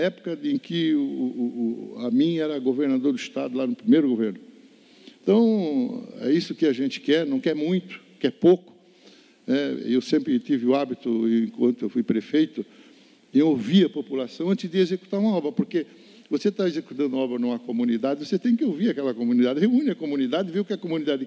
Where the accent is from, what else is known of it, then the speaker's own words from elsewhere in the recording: Gaspar, Santa Catarina, Brazil; uma audiência pública que aconteceu em Gaspar, lá na minha terra